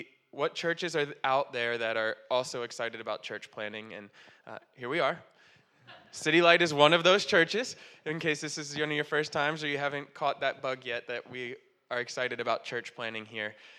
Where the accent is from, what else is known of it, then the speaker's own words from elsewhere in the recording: Pennsylvania, United States; we're from Pennsylvania originally. We were like, let's go back home.